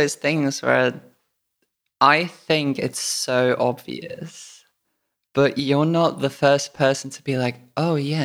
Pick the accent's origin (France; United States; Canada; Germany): Germany; Munich, Bavaria; I'm from Munich originally